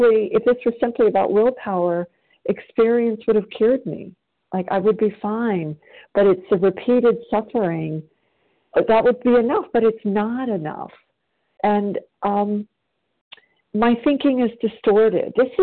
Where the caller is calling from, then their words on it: South Carolina, United States; and I'm calling from South Carolina